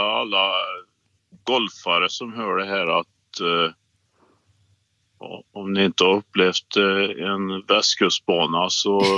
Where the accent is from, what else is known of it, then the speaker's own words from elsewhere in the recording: Värmland, Sweden; det har nog mer att göra med att jag är värmlänning då, fast jag är i Bohuslän nu då.